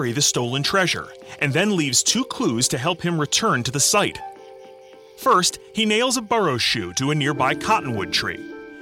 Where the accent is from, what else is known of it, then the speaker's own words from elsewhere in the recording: Boston, Massachusetts, United States; What do you want? I'm from Boston.